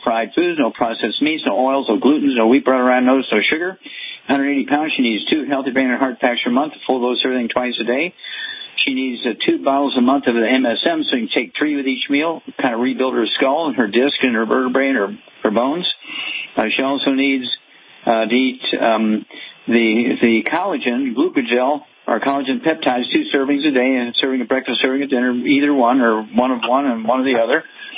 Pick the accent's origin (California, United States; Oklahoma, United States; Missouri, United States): Missouri, United States; let's go to Missouri, my home state.